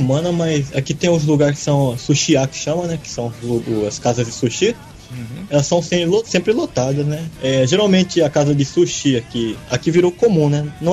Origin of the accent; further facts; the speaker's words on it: Brazil; E eu mesmo sou brasileiro, né?